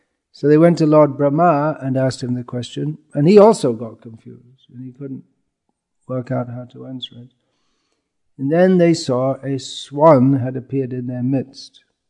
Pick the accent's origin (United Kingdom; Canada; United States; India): United Kingdom; England; born there; I was born in England, and you'll see they're very common there.